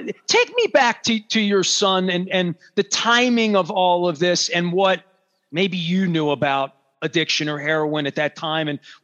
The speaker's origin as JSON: {"language": "English", "town": "Baltimore", "region": "Maryland", "country": "United States", "tie": "born or raised there", "lives_now": "Perry Hall, United States", "said": "But, you know, I grew up in East Baltimore."}